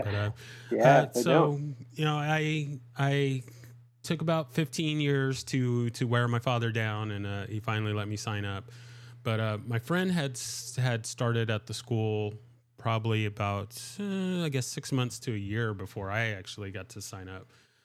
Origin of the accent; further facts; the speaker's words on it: San Diego, California, United States; Well, so I left, I'm from San Diego, and I left the Kenpo school in 96 when I joined the Army.